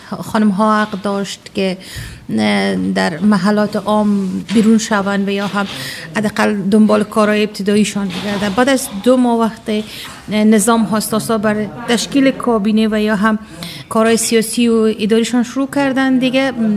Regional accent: Afghanistan; now in Germany; از افغانستان هستم و 12 سال پس من مبارزات اجتماعی سیاسی در افغانستان داشتم

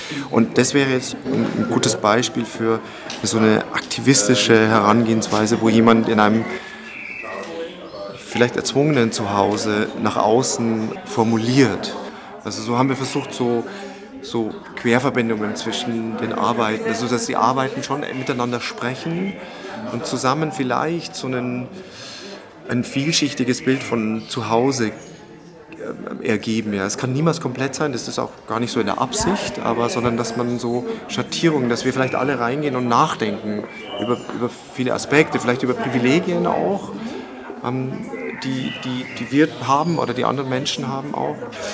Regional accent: Munich, Bavaria, Germany; Wir sind alle aus München, mehr oder weniger, also Umkreis auch

